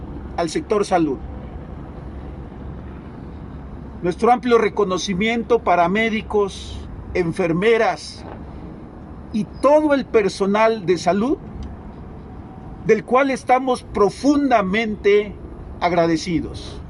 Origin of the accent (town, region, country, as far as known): Mexico